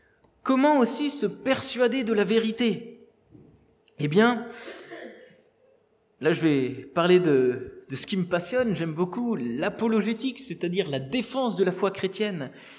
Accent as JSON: {"language": "French", "town": "Colmar", "region": "Grand Est", "country": "France", "tie": "born or raised there", "said": "dans mon église d'origine où j'ai grandi à Colmar"}